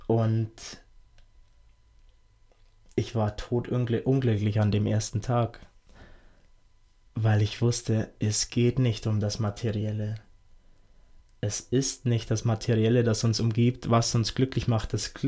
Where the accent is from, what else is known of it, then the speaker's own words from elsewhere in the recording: Bavaria, Germany; Im Oktober bin ich eher mal in meiner Heimatstadt in Passau und beziehungsweise eine kleinere Stadt, die in der Nähe von Passau liegt.